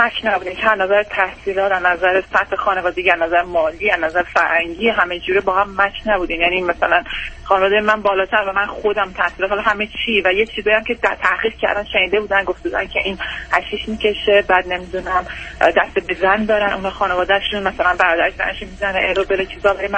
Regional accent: Iran; moved away as an adult; now in United States; با بچه‌م از ایران اومدیم بیرون دو سال پیش.

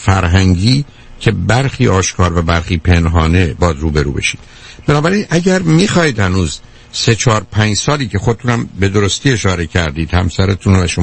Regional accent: Iran; moved away as an adult; من از ایران خسته شدم اومدم،

